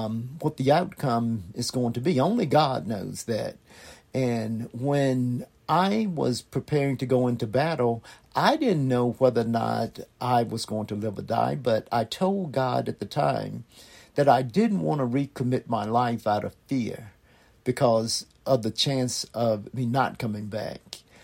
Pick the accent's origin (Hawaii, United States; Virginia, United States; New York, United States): Virginia, United States; born there; I was born in Virginia